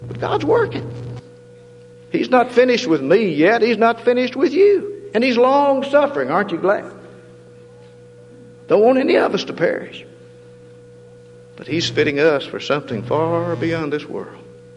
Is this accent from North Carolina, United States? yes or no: no; Kentucky, United States; Now, I grew up in Kentucky.